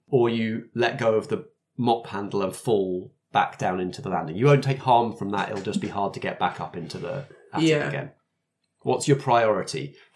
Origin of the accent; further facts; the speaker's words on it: England, United Kingdom; We're English and we don't know guns